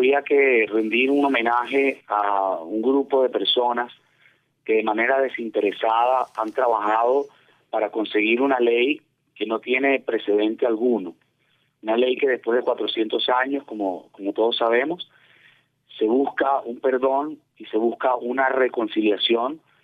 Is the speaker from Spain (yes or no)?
yes; Spain; soy español y tengo toda mi familia en España y todo mi antepasado en España.